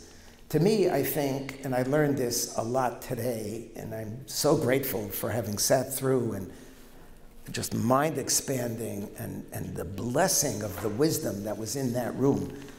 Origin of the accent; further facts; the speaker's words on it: United States; I grew up in America, in a liberal America. I grew up in the 60s.